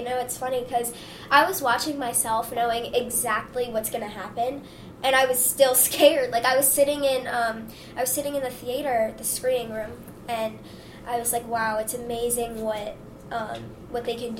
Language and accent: English; United Kingdom; accent: British; I stayed in my British accent the whole time while filming, so...